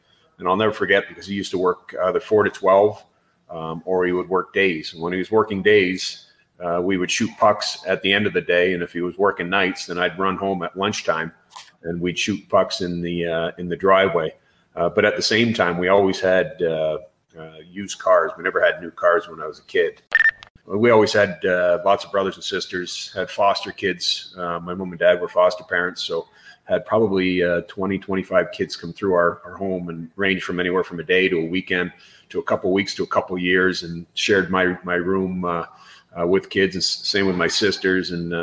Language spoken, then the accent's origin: English; Toronto, Ontario, Canada; I grew up in Toronto.